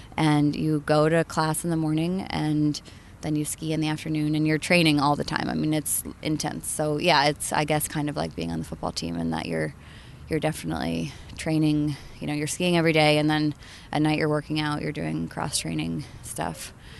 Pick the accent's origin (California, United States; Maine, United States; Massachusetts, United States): Maine, United States; I grew up in Maine, so I'm originally from Maine.